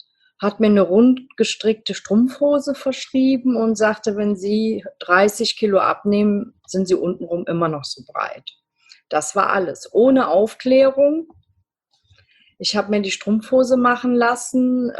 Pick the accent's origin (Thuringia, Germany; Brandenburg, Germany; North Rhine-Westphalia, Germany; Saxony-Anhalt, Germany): North Rhine-Westphalia, Germany; ich bin 47 Jahre alt und komme aus der Nähe von Bonn, aus dem schönen Rheinland.